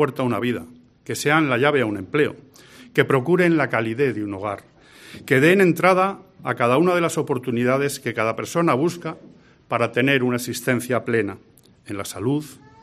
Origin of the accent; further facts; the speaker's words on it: Castile and León, Spain; somos más los castellano-leoneses que hemos apostado por pintar los mapas de azul